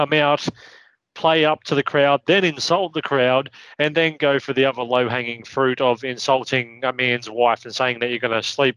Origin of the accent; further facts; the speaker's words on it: Australia; speaking as an Australian